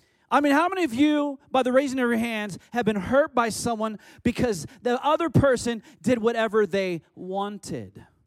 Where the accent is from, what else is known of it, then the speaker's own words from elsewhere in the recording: Orcas Island, Washington, United States; I was raised on Orcas Island where you didn't do stuff like, right, you know, why would you ever need a Ryder truck?